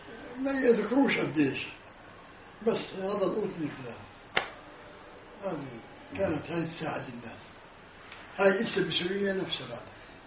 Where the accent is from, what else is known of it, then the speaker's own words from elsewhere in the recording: Syria; والله مرة اجتنا عبائي احنا من سوريا